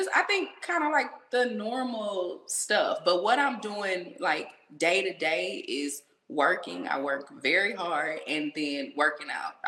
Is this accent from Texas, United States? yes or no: yes; Houston, Texas, United States; So I'm from Houston, Texas. I'm 38 years young.